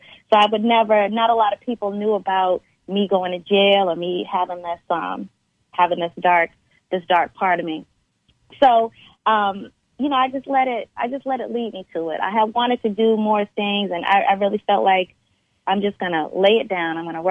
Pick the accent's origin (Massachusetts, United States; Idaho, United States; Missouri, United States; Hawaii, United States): Massachusetts, United States; Boston; I'm from Boston, Massachusetts.